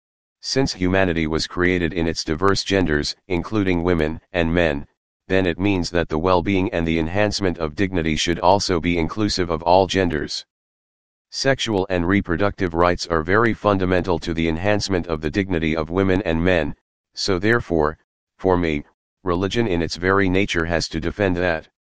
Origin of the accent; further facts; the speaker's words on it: Malawi; born there; I was born in Malawi